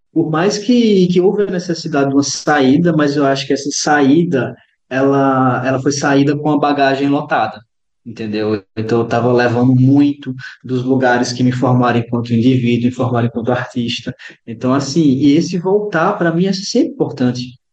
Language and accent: Portuguese; São José do Egito, Pernambuco, Brazil; eu sou do interior de Pernambuco, uma cidade que se chama São José do Egito. Ela é no alto do sertão do Pajeú, e é uma cidade muito pequena, né? Uma cidade que tem 30, 35 mil habitantes, assim.